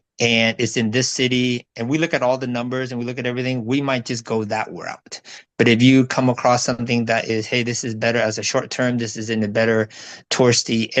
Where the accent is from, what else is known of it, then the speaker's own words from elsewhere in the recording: California, United States; Like a lot of your clients, we're from the US. So I am from California.